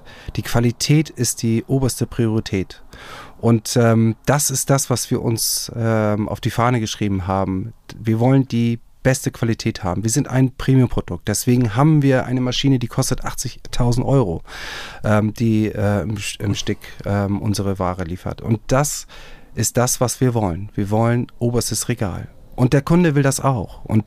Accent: Husum, Schleswig-Holstein, Germany; Ich bin ja auch eigentlich gebürtiger Husumer. Ist auch ländlich

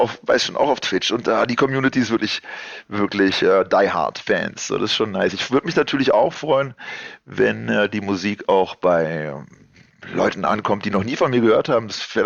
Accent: Germany; weil ich mich als Deutscher in Kreuzberg halt durchgesetzt habe.

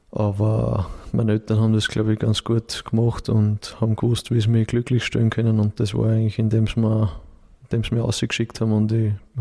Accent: Linz, Upper Austria, Austria; ich bin am Land aufgewachsen, würden alle Wiener sagen, habe ich oft gehört, in Urfa, so ein Stadtteil von Linz, bin ich aufgewachsen und ja, schöne Kindheit gehabt.

